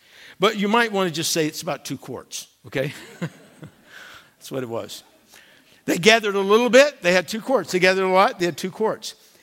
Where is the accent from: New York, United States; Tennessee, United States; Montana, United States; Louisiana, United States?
Tennessee, United States; also born or lived in Georgia / Alabama; I grew up in Tennessee and Georgia and Alabama and, you know, didn't do a lot with olive oil.